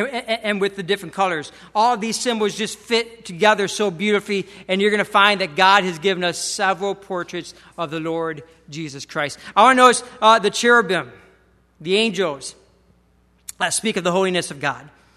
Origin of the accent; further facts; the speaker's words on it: Michigan, United States; now in Florida, United States; I grew up in Michigan. We're known as clouds, okay? Gray skies.